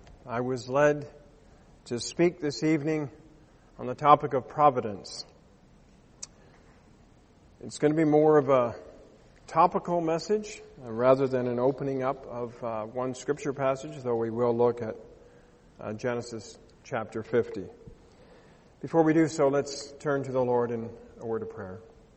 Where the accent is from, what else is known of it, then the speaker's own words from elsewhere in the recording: Canada; born there; Holland is the land of my ancestors. I was born here in Canada.